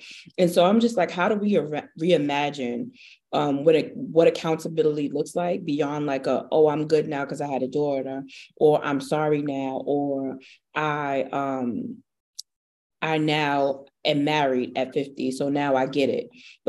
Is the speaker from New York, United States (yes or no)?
yes; Brooklyn, New York, United States; And for me, I'm from Brooklyn. It's in my DNA.